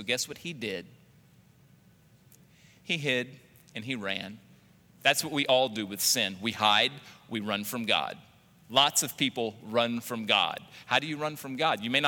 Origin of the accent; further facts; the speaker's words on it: Louisiana, United States; Now, I grew up in Cajun land and we had fig trees.